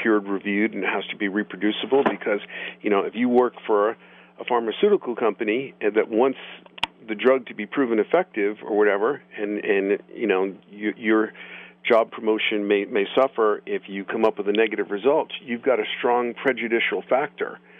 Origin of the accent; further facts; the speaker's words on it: Boulder, Colorado, United States; And he arrived in my hometown of Boulder after taking a bus, you know, to anywhere out of town.